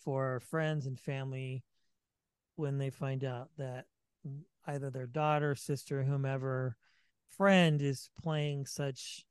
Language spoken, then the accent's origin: English; Vacaville, California, United States; Okay, I'm from the Bay Area too.